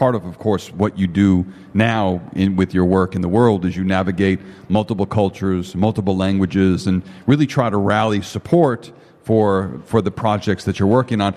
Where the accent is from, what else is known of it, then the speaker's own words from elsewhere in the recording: Chicago, Illinois, United States; when he found out that I was from Chicago